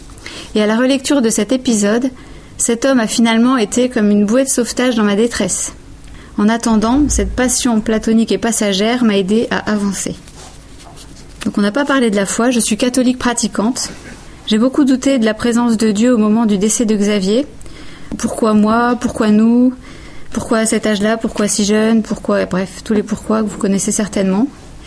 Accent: Amiens, Hauts-de-France, France; Nous vivons à Amiens, en Picardie, ma région natale.

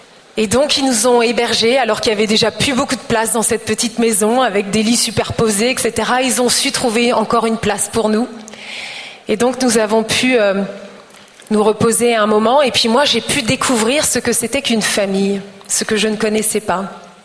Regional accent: Normandy, France; born there; Et en fait, j'ai pas l'air comme ça, mais je suis née en Normandie. Et alors, je suis née d'une mère normande

